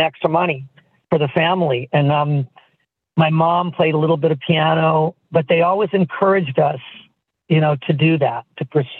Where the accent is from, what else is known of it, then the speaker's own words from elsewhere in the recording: Fullerton, California, United States; Well, I'm from Fullerton originally, just south of LA. Little town in Orange County.